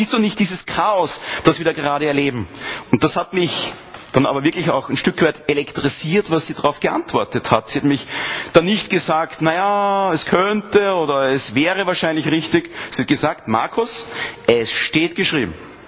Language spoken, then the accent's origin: German; Lower Austria, Austria; wir hatten dann in unserem Dorf, wo ich her bin, ich komme aus Niederösterreich, 300 Einwohner, großes Dorf, groß ist übertrieben, wirklich mini, wo jeder jeden kennt.